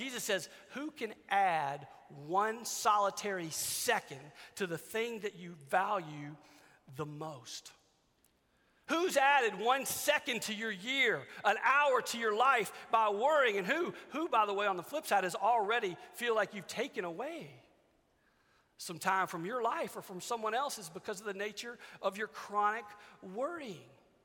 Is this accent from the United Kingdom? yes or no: no; Louisiana, United States; I grew up in Louisiana, and we had hurricanes and tornadoes like every other Wednesday, a lot.